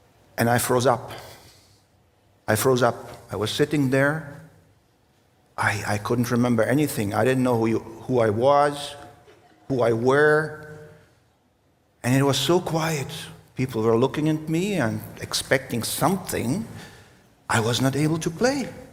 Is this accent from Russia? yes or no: yes; Russia; English is a second language; I was born and raised in Russia, and at that time it was called Soviet Union.